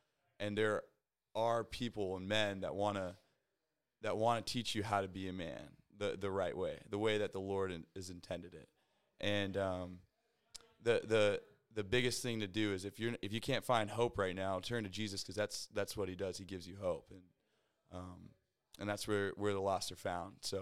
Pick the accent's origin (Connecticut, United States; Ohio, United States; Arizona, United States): Ohio, United States; Sorry, my bad. I'm from Ohio.